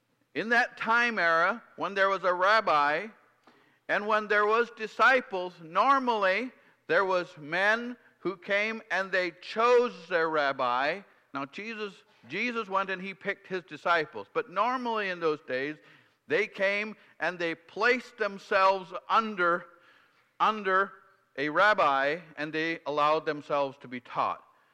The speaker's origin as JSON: {"language": "English", "country": "United States", "said": "am I right in saying that we as an American people are sort of extreme on the side of being independent?"}